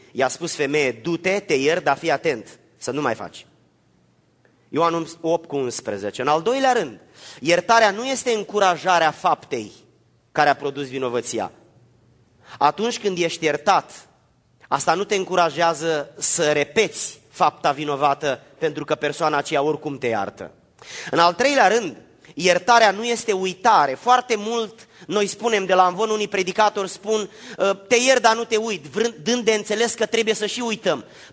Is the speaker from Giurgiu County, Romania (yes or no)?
yes; Bălănoaia, Giurgiu County, Romania; born there; m-am născut în Bălănoaia, că am trăit în Giurgiu